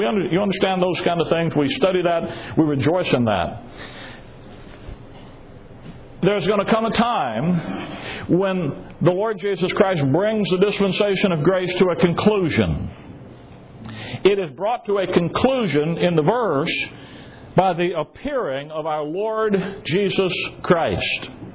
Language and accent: English; Alabama, United States; I'm sort of like the Alabama legislature when I was young, born and raised in Alabama.